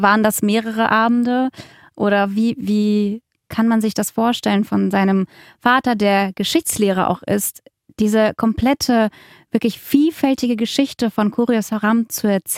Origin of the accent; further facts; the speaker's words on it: Pskov, Pskov Oblast, Russia; also born or lived in Krasnodar; Ich bin in Krasnodar geboren und aufgewachsen in Pskov. Pskov ist so eine ganz kleine Provinzstadt, ist eine der ältesten Städte Russlands